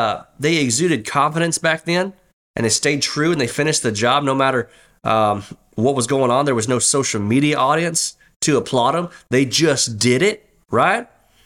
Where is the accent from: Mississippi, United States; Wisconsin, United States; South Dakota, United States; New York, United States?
Mississippi, United States; he was actually down here in my home state of Mississippi. God bless Mississippi.